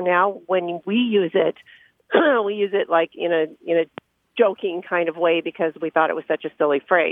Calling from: Cardiff-by-the-Sea, California, United States; I'm calling from Cardiff by the Sea, California.

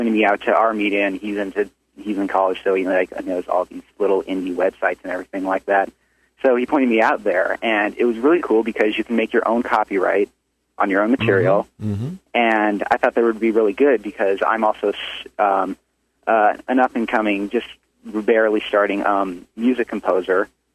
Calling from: Enumclaw, Washington, United States; I'm calling from Enumclaw, Washington.

